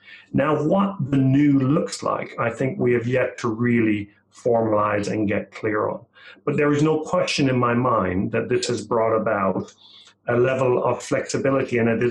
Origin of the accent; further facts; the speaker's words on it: Ireland; I'm Irish, so I'll talk forever.